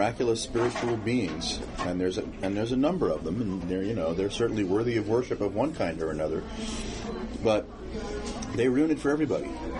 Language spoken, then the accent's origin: English; New York, United States; I mean, I'm from Long Island. I played handball. I was bar mitzvah in a a reform synagogue.